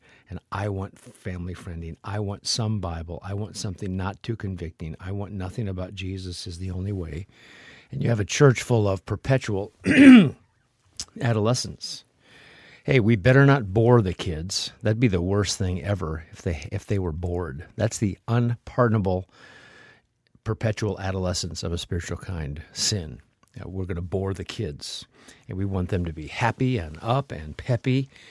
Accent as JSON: {"language": "English", "region": "Nebraska", "country": "United States", "tie": "born or raised there", "said": "I should, because he's a senator from my home state of Nebraska."}